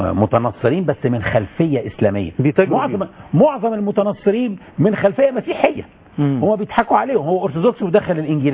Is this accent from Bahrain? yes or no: no; Egypt; فاحنا اصلنا مصريين موحدين من قبل الفتح كمان يعني